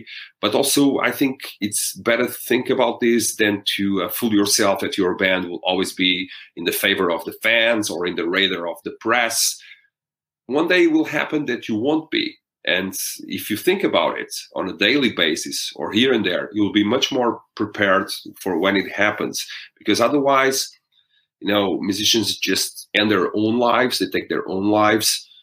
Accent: Portugal; I mean, we're from Portugal. We don't have any, you know, rock and roll bands that are famous worldwide.

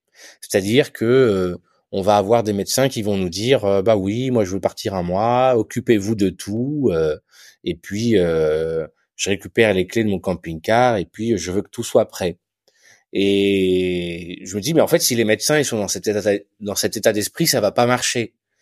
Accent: Nouvelle-Aquitaine, France; j'ai grandi dans la Haute-Vienne, qui est un territoire qui est, je dirais, modestement attractif, hein, sans vouloir plomber mon territoire, mais qui est un territoire, moi, c'est une campagne, une ruralité que j'adore

